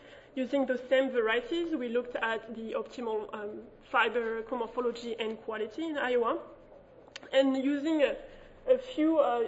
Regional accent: France; English is a second language; now in United States; I'm actually originally from France, too, so I can see we have a little French community here.

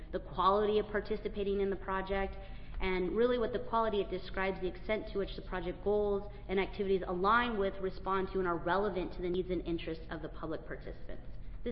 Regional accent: Tucson, Arizona, United States; so I'm from Tucson, Arizona. I'm second-generation Mexican-American. I love where I'm from, but we have a lot of mining.

